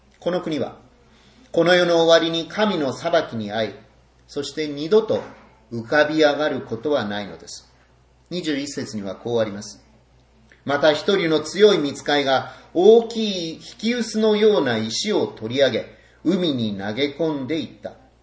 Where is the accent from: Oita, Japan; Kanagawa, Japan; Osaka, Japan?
Oita, Japan; 私の生まれ故郷から山を一つ越えた旧大分県三重町の出身です